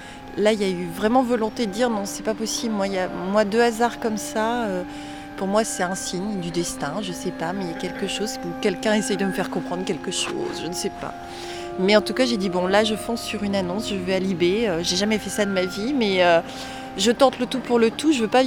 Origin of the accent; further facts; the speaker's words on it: Paris, Île-de-France, France; on est de Paris, dans une mégalopole, mégalopole, je ne sais plus, dans une très grande ville avec énormément de monde.